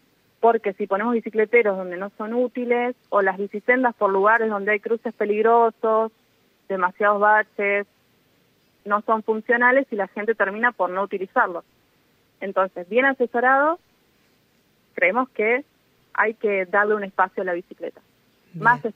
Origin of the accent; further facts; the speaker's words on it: Toay, La Pampa, Argentina; yo soy de Toay, entonces para ir de mi casa al colegio son pocas cuadras.